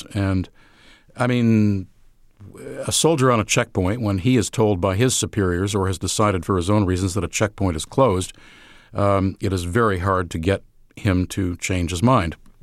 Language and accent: English; United States; accent: American; because of my American accent.